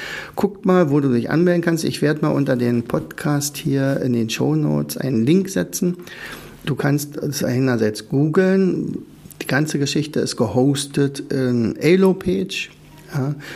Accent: Germany; Also ich habe ja in der DDR den Lehrerberuf studiert. Und ich bin natürlich in der DDR aufgewachsen

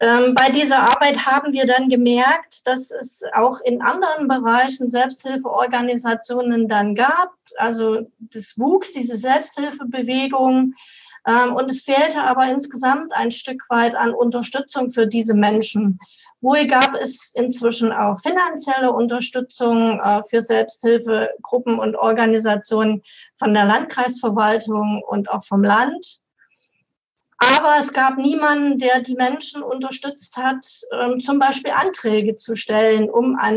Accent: Zwönitz, Saxony, Germany; born there; Ich bin hier im Erzgebirge geboren, im schönen Städtchen Zmönitz. Und bin dann über eine kurze Pause in Schwarzenberg, in einem Nachbarort hier in Aue gelandet, inzwischen Aue-Bad Schlema, seit dem vergangenen Jahr.

